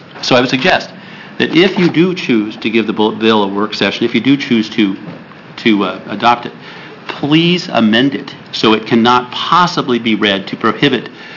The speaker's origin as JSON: {"language": "English", "town": "Jordan Valley", "region": "Oregon", "country": "United States", "tie": "born or raised there", "said": "I'm happy that it's there because I'm basically from Jordan Valley. My family lived on a ranch, which was on the suburbs of Jordan Valley, about 80 miles away"}